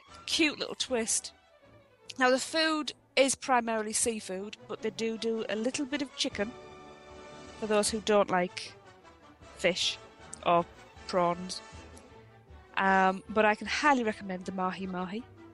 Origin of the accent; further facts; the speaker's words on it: United Kingdom; being a Brit and going over there, they wanted to talk to you about where you're from